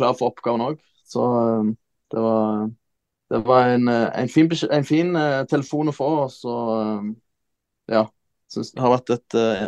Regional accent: Jørpeland, Rogaland, Norway; Så jeg satt hjemme på Hjørpeland, var på ferie hjemme

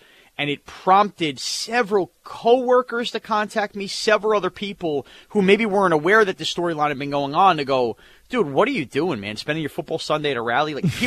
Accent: West Babylon, New York, United States; knew me from WFAN in New York and knew I was from West Babylon

